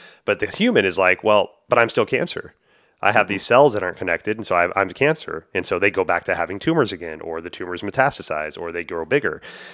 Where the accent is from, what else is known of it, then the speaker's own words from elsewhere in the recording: the South, United States; You know, like I grew up in the South and it was kind of counterintuitive